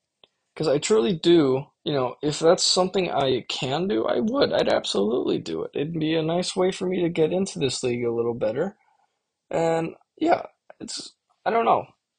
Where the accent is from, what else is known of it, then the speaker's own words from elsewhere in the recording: Minnesota, United States; The Minnesota Monarchs is interesting as a Minnesotan.